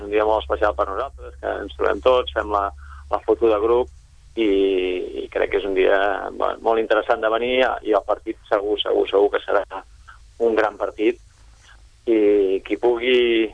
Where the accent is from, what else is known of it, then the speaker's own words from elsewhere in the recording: Sabadell, Catalonia, Spain; a més tots som de Sabadell